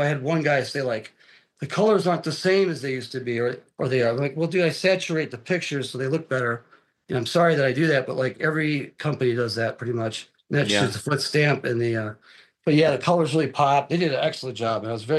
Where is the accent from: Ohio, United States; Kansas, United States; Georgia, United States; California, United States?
Ohio, United States; Cleveland; Yeah, I'm from Cleveland.